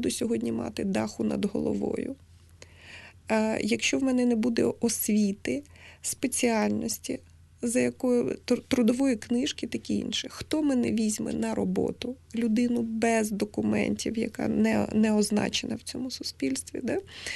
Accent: Odesa, Odesa Oblast, Ukraine; Я сама походжу з Одеси. І я навчалася в школі, де навчалися ромські діти. Моїми сусідами по життю були роми.

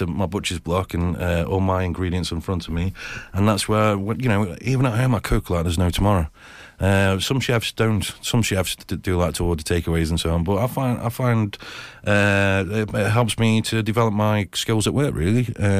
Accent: Stoke-on-Trent, West Midlands, United Kingdom; Growing up in Stoke-on-Trent.

